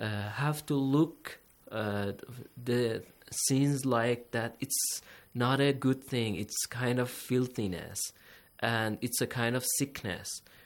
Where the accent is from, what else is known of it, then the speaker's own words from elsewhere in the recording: Pakistan; I'm from Pakistan.